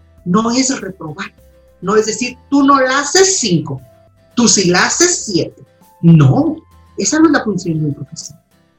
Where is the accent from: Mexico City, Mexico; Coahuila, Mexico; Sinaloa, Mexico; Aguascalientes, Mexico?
Aguascalientes, Mexico; Pabellón de Arteaga; also born or lived in San Luis Potosí; Nací aquí en Aguascalientes, pero en realidad vivíamos en San Luis Potosí. A la edad de 6 años ya nos venimos a vivir aquí a Aguascalientes. No precisamente a Aguascalientes, sino a Pabellón de Arteaga, Aguascalientes.